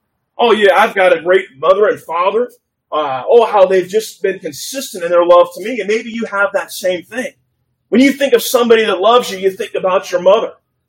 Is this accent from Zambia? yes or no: no; Kansas, United States; born there